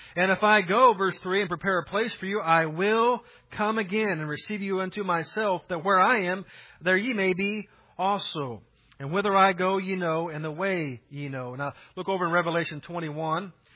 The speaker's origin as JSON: {"language": "English", "town": "Unionville", "region": "Missouri", "country": "United States", "tie": "born or raised there", "lives_now": "Kansas City, United States", "said": "born and raised in Unionville, Missouri, and actually were there for basically half of my life, and could tell you some about that town that just had one blinking stoplight."}